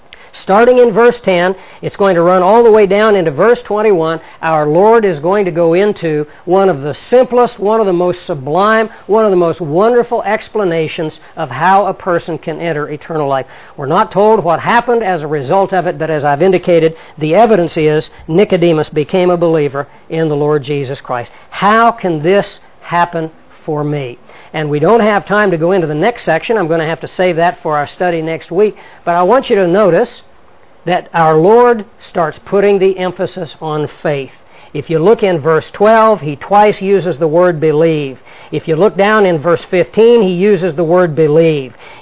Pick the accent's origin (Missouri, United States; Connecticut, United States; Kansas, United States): Kansas, United States; I grew up in Kansas, and Kansas for the most part is flat, and it's in the Great Plains